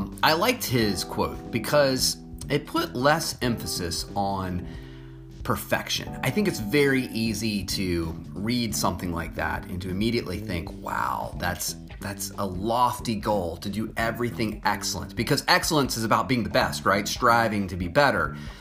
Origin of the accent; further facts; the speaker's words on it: Virginia, United States; here in my home state of Virginia.